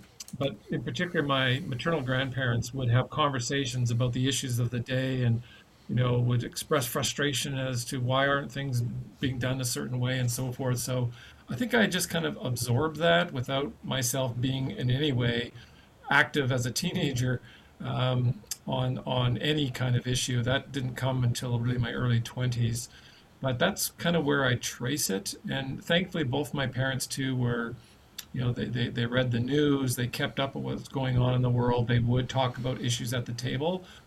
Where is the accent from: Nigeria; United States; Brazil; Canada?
Canada; North Vancouver, British Columbia; I grew up on the West Coast in North Vancouver